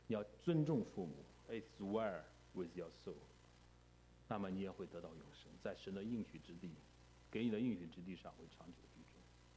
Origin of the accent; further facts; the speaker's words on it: China; now in North America; 所以我们中国人其实这个不光在北美，在国内也是这样。